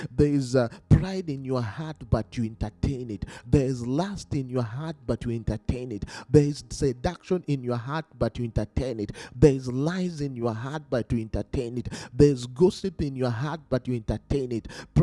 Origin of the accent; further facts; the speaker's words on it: Kenya; I come from Kenya and I've witnessed this.